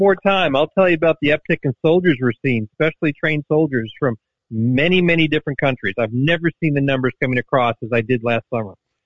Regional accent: Texas, United States; And as a Texan, let me tell you, that doesn't track well with us.

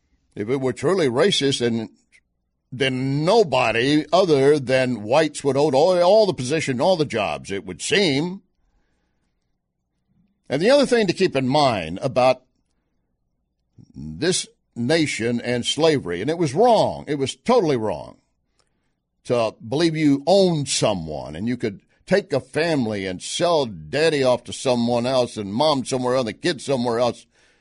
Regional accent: the South, United States; I'm from the South. I know exactly what it means.

